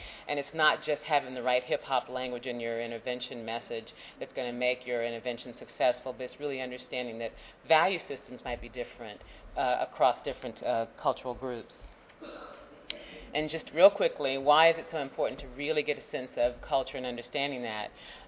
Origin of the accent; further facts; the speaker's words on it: Texas, United States; I'm also a Texan, so there's a sense of community about when you're a Texan